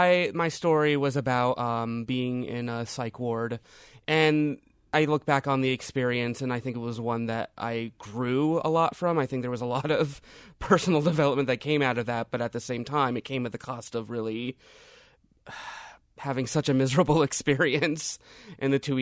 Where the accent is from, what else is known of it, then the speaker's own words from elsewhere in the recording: Miami, Florida, United States; And yeah, I'm from Miami. I own that a lot.